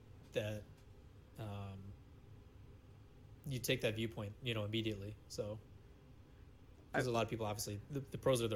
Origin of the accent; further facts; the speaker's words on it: Midwest, United States; people in the Midwest, for the most part, are just nice, good-hearted people. It's something I think we take a lot of pride in.